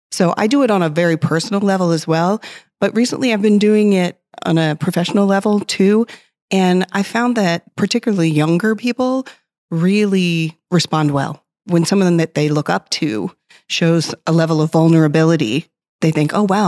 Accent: Baltimore, Maryland, United States; I'm from Baltimore, Maryland, also a avid ASHRAE volunteer.

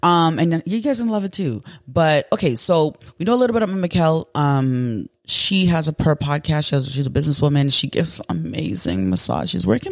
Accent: Ghana; it's like I'm Ghanaian, you know, we kind of have like, you know, Nigerians.

